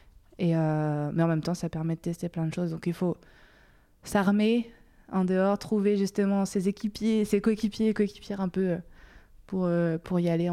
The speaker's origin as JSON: {"language": "French", "region": "Réunion", "country": "France", "tie": "born or raised there"}